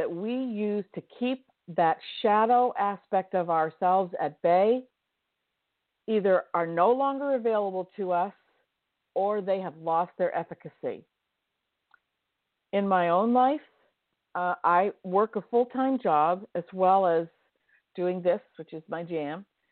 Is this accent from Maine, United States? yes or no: yes; Maine, United States; I grew up in Northern Maine. I was born and raised in Aroostook County in Northern Maine.